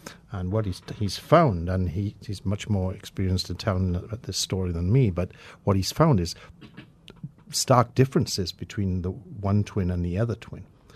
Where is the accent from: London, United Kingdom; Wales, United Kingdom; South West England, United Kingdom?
Wales, United Kingdom; well, not mine because I'm from Wales